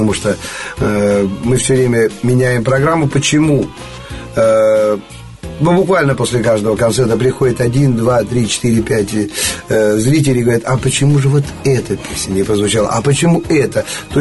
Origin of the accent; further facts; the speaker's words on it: Vologda, Vologda Oblast, Russia; так как я вологжанин